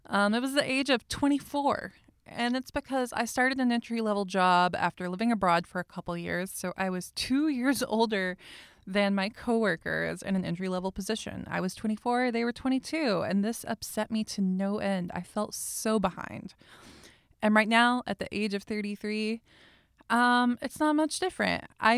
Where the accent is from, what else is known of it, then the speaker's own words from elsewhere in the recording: the South, United States; accent: Southern; I don't want to leave you guys alone here with just me and my repressed Southern accent this entire time